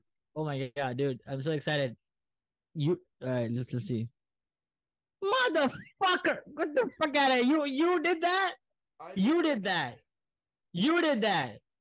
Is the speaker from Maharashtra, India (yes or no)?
no; Bangalore, Karnataka, India; Okay, I'm born in Bangalore. I told you this. I'm from Bangalore.